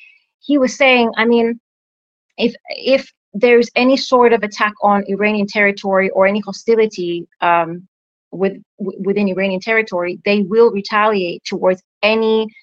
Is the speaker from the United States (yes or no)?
no; Larnaca, Larnaca District, Cyprus; I mean, I remember I grew up in Larnaca. That's where I'm from.